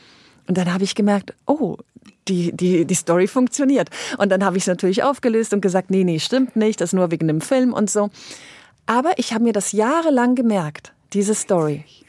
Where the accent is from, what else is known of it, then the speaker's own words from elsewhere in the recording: Switzerland; Ich als Schweizerin normalerweise hätte sofort gesagt, Entschuldigung, hier Geld.